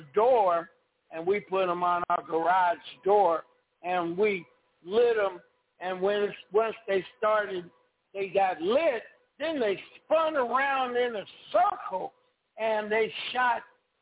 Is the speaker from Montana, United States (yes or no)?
no; Los Angeles, California, United States; You know, I grew up in South Central L.A., and I grew up on 65th Place, which is in the middle-class neighborhood.